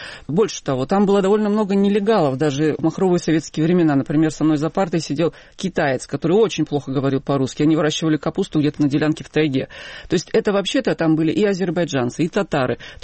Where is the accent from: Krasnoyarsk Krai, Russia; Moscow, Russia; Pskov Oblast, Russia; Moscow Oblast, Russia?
Krasnoyarsk Krai, Russia; Krasnoyarsk; born there; Я родилась в Красноярске, собственно, вот она и связь.